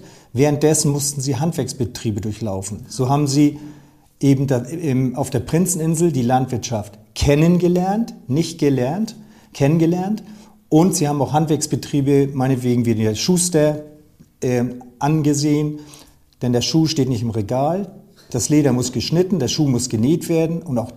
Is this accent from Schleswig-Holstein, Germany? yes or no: yes; Plön, Schleswig-Holstein, Germany; ich bin hier in Plön groß geworden. Ich bin hier in Plön, ja, aufgewachsen.